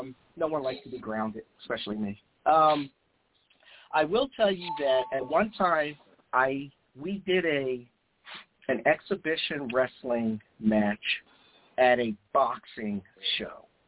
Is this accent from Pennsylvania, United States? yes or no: yes; Pennsylvania, United States; I grew up outside of Philly, so I am a Sixers, Phillies, Eagles fan.